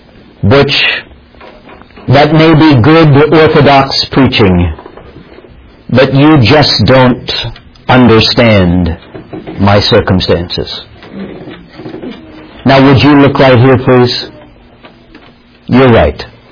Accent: West Virginia, United States; as they say back in the hills of my home state of West Virginia

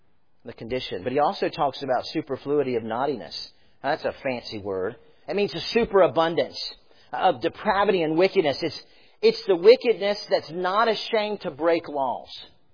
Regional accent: Florida, United States; I grew up in South Florida. I said this morning, one of the things about South Florida is the dirt in South Florida is so rich that it actually will burn.

